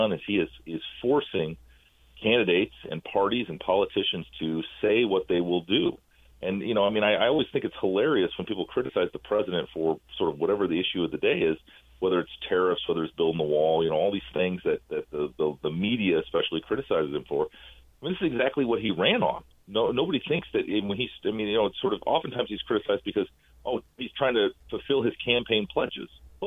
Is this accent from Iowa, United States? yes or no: yes; Iowa, United States; what's playing out here in my home state of Iowa as a caucus on the left